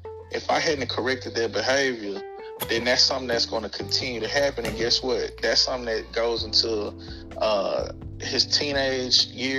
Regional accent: Dallas, Texas, United States; Man, I'm from Highland Hills and Oak Cliff.

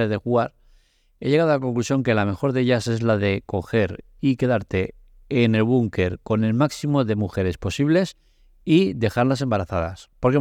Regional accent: Catalonia, Spain; Yo soy catalán de pura cepa.

